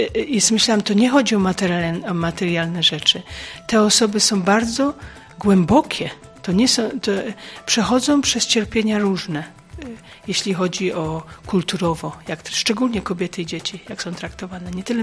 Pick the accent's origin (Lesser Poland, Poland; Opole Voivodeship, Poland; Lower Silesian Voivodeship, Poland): Opole Voivodeship, Poland; Wójcice; now in Greece; pochodzę z Wójcic, to jest między Nysą a Odmuchowem. Pracuję teraz w Grecji aktualnie. My mieszkamy w Philly Street